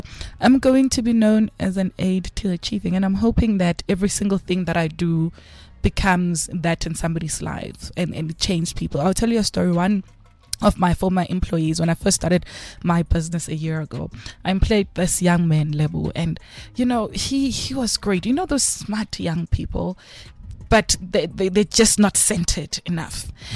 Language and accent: English; Bulawayo, Zimbabwe; I was born in Zim. So I was in Zim in Kwabulawayo, Kontuthuziyathunqa.